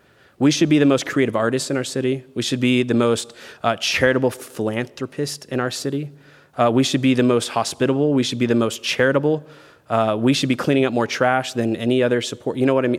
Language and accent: English; Texas, United States; I grew up in Texas where everybody's a Christian.